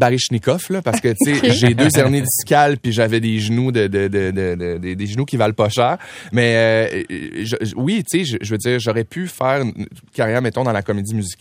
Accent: Saguenay, Quebec, Canada; à 14 ans, j'ai commencé à danser. Je viens du Saguenay.

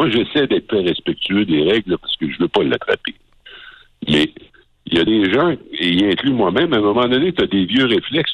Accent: Rimouski, Quebec, Canada; Je comprends que c'est extrêmement difficile d'être à Québec ou à Rimouski, ma ville natale

